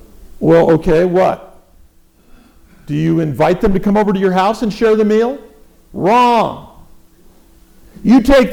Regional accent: San Francisco, California, United States; Now, a lot of you know I'm from San Francisco. I grew up in the hippie era

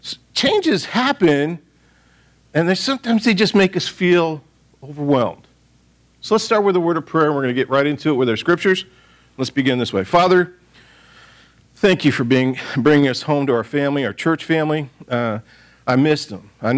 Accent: Royal Oak, Michigan, United States; And then we went back to my hometown in Royal Oak.

